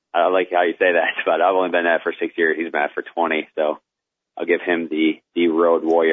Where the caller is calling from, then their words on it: Cleveland, Ohio, United States; Calling you guys from Cleveland, Ohio right now.